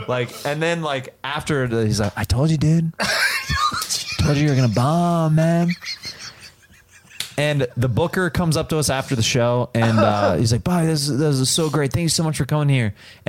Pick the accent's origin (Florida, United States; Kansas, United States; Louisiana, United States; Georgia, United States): Kansas, United States; And I'm from Kansas. I'm poor.